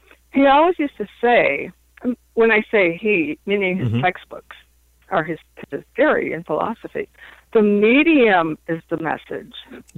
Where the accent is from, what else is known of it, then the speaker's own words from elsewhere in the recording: California, United States; 30 years ago, I grew up in California.